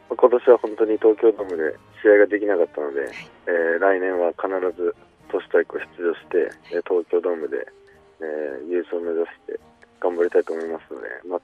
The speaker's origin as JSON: {"language": "Japanese", "region": "Fukuoka", "country": "Japan", "said": "出身は福岡県出身。"}